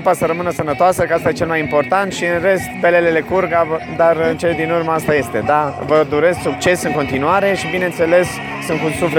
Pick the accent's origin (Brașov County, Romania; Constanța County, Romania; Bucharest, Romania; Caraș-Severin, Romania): Caraș-Severin, Romania; Reșița; mi-e dor de locul meu natal